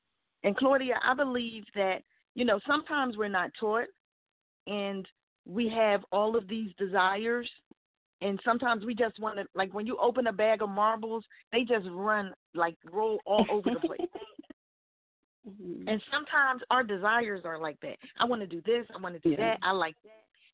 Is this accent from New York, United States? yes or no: yes; Bronx, New York, United States; Okay, Bronx in the house. I grew up in the Bronx, so I spent my summers here.